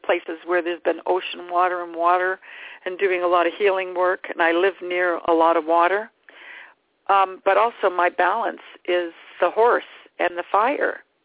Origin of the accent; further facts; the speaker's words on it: Canada; Canada is second in the standings and has been for a few days now, and I'm Canadian.